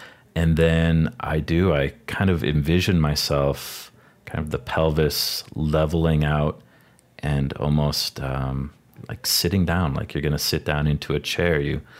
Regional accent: Helena, Montana, United States; I'm 35 years old. I'm from Helena, Montana.

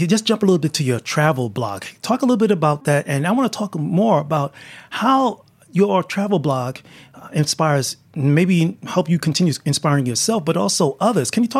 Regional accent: United States; You know, I'm from the United States, and all, you know, Americans at the particular time, we are all jealous of Canada

